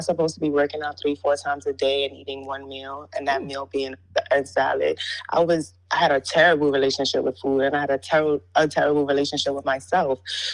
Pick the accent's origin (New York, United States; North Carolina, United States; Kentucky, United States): New York, United States; Brooklyn; I'm from Brooklyn, New York